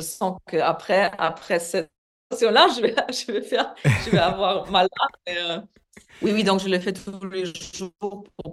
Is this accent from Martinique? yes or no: no; Poland; French is a second language; now in Austria; je suis polonaise. J'habite là toute ma vie, les gens croient que je suis autrichien parce que j'ai l'accent.